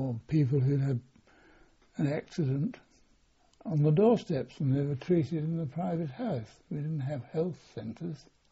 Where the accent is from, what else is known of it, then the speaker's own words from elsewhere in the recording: London, United Kingdom; born there; I was born in Highbury, London N5, at 109 Highbury New Park. In London N5, I remember that was the address.